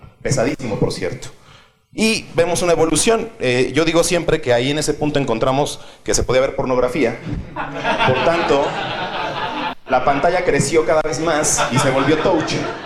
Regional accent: Mexico; lo que comúnmente se ha construido allá afuera de lo que somos los mexicanos

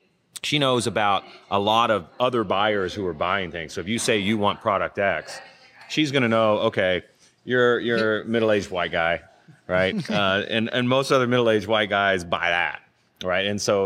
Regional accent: Kentucky, United States; Yeah. And just go there because, you know, there's no tech there. I'm from Kentucky. I can say that.

